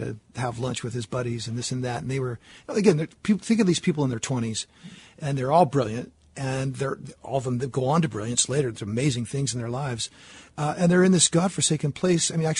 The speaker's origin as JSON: {"language": "English", "region": "the West", "country": "United States", "said": "I'm from the West, so..."}